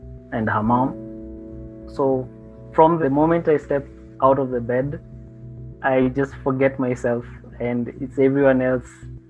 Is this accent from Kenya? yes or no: yes; Nairobi, Kenya; growing up in Nairobi and in the part of Nairobi that I grew up